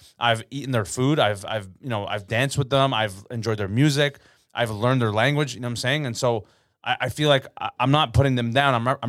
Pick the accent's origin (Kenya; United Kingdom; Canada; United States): Canada; Toronto, Ontario; that's the beauty of growing up in Toronto. That's why I love Toronto